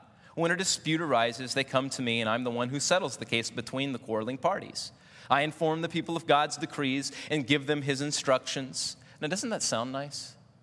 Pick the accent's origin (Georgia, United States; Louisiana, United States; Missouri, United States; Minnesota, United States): Louisiana, United States; Though I'm not Cajun by descent, I grew up in Cajun land, and I love food.